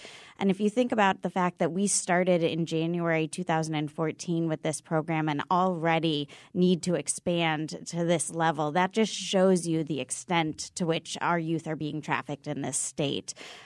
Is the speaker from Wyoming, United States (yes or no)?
no; Washington, District of Columbia, United States; now in Connecticut, United States; So I come from Washington, D.C., and Connecticut is nationally leading this effort